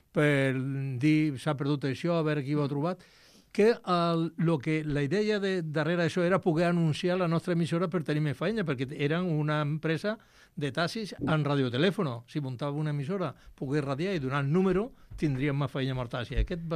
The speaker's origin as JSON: {"language": "Catalan", "town": "Villanueva de Córdoba", "region": "Andalusia", "country": "Spain", "tie": "born there", "lives_now": "Catalonia, Spain", "said": "Jo vaig néixer allà a Villanueva de Córdoba, doncs mira, un català de Córdoba."}